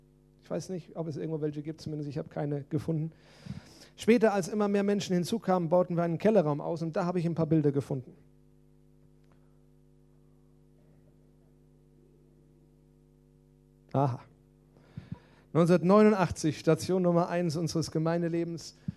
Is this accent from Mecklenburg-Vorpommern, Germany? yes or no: no; Limburg, Hesse, Germany; bin ein Sohn Limburgs und eigentlich meine ganze Familie stammt aus dieser Stadt. Ich bin in Limburg aufgewachsen, habe viele Jahre in der Innenstadt gewohnt, an verschiedenen Plätzen, habe auch ein paar Jahre in Eschhofen gewohnt, im Stadtteil, vor Ort.